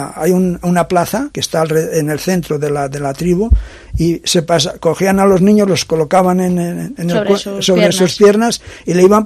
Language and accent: Spanish; Andavías, Castile and León, Spain; born there; donde yo nací, porque yo nací en el campo